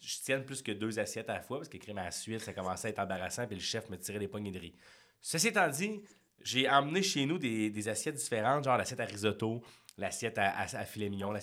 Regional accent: Quebec City, Quebec, Canada; now in Montreal, Canada; je venais de Québec, puis je t'aboutis, là, je te fast-forward ça, là, je t'aboutis à Montréal

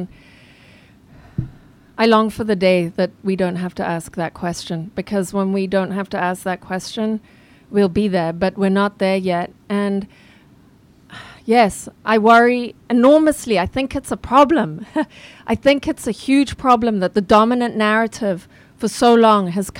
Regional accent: Zimbabwe; I'm from Zimbabwe

